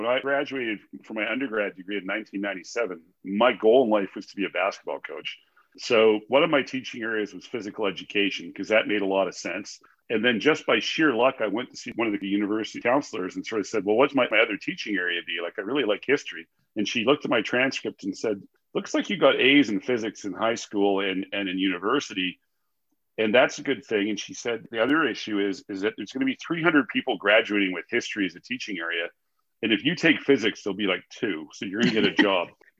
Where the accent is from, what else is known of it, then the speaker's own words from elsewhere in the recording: Salmon Arm, British Columbia, Canada; also born or lived in Vancouver; now in Victoria, Canada; So I was born in Vancouver. I grew up in Salmon Arm, which is roughly true, but I live in Victoria because I came here to join the military out of high school.